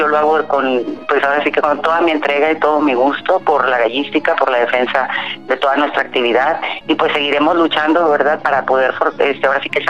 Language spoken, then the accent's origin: Spanish; Mexico; un tema muy importante que acabamos de vivir pues todos como país, como mexicanos.